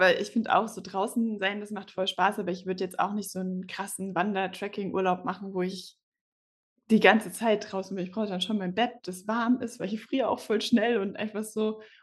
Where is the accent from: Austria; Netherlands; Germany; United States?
Germany; Darmstadt, Hesse; Ja, also ich komme ja eigentlich aus Darmstadt